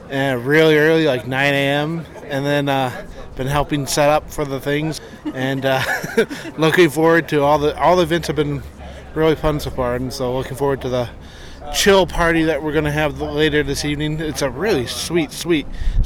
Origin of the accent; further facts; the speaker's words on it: Detroit, Michigan, United States; I'm from Detroit, which rocks.